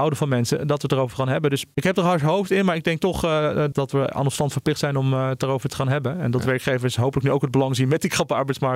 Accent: Netherlands; Want als Nederlander hier geboren en getogen, maar wel met een migratieachtergrond, ouders met de Marokkaanse achtergrond die hier in de jaren 70 zijn gekomen

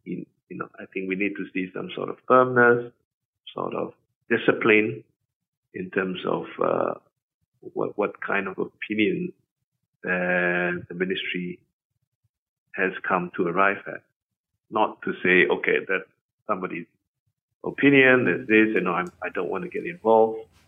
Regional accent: Malaysia; as a Malaysian

